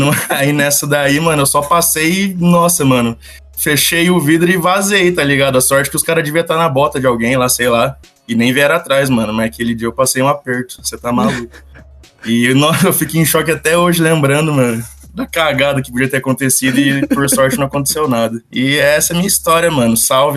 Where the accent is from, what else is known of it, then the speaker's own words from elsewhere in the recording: Londrina, Paraná, Brazil; tenho 23 anos e sou de Londrina.